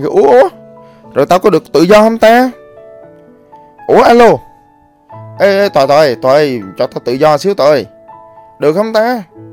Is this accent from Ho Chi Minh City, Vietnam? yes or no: yes; Ho Chi Minh City, Vietnam; born there; mình tôi đẻ ra ở đất Sài Gòn, mặc dù quê tôi ở Đà Lạt á, nhưng mà tôi thích cái văn hóa Sài Gòn